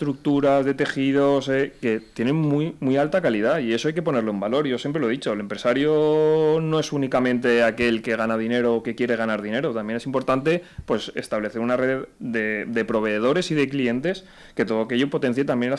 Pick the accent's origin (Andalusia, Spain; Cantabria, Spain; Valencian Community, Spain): Valencian Community, Spain; además nosotros siendo valencianos y queriendo potenciar el producto valenciano